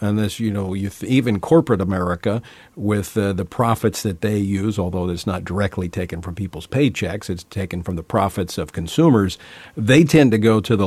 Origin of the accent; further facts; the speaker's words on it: Louisiana, United States; as we've seen back in my home state of Louisiana as well.